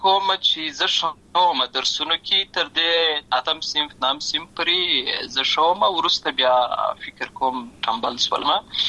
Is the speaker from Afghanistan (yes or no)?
yes; Lashkar Gah, Helmand, Afghanistan; also born or lived in Uruzgan; زه په اصل کې د اروزګان ولایت یم، اما زه په هلمند ولایت لشکرګاه کې پیدا شوی یم، اما د لوی سوی یم، همالته مې ښوونځی لسته ده، همالته مې ټول ژوند مې له هماغه ځای څخه پیل شوی دی، خو په اصل کې زه د اروزګان ولایت څخه.